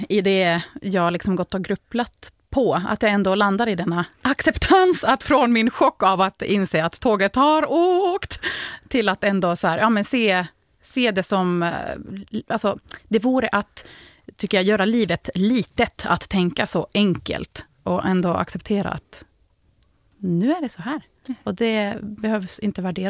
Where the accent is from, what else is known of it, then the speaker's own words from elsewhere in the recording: Finland; first language Finnish; Swedish is a second language; moved away as an adult; now in Sweden; att jag är liksom pratar nativfinska och jag ändå liksom identifierar mig som finsk och har finska rötter. Men sen å andra sidan, jag flyttade hit när jag var 18 år